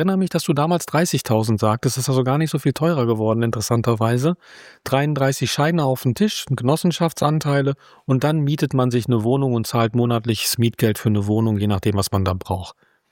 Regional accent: North Rhine-Westphalia, Germany; Ich bin ja hier in Ostwestfalen groß geworden

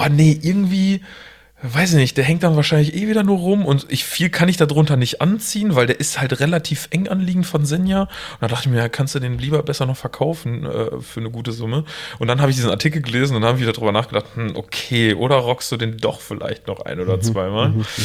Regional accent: Münster, North Rhine-Westphalia, Germany; Ich als Münsteraner

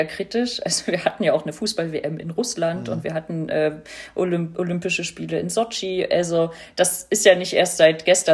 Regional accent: East Germany, Germany; weil ich ja als Ossi auch einen Hang in die Richtung habe

